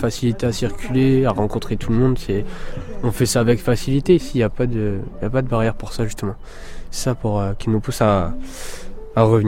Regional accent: Hauts-de-France, France; born there; Je suis né en Pas-de-Calais, des Ardennes françaises.

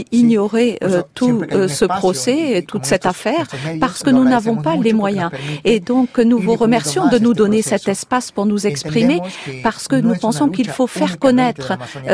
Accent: Ecuador; French is a second language; Eh bien, c'est ça qu'ils veulent faire chez nous, en Équateur.

